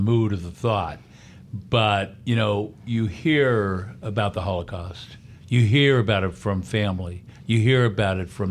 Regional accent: Pittsburgh, Pennsylvania, United States; I have that personal connection with Squirrel Hill because I grew up in Squirrel Hill. I have a family still there.

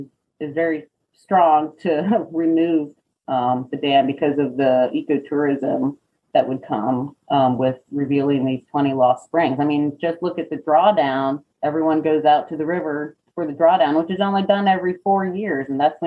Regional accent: Gainesville, Florida, United States; I grew up in Florida, in North Florida, in Gainesville

